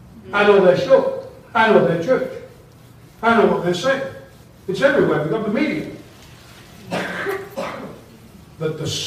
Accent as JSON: {"language": "English", "region": "England", "country": "United Kingdom", "said": "Well, I'm from England."}